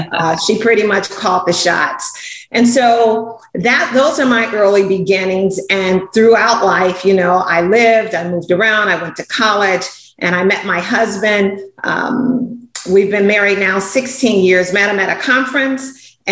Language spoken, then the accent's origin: English; Chicago, Illinois, United States; You know, I grew up in Chicago. Soul Train was everything.